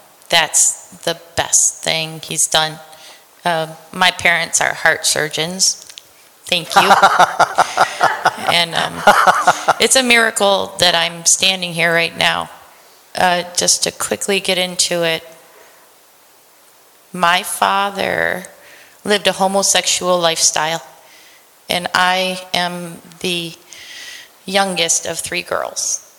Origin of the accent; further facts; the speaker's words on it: New Providence, New Jersey, United States; So I was born in Providence Hospital, and I lived in New Providence, New Jersey, when I was five.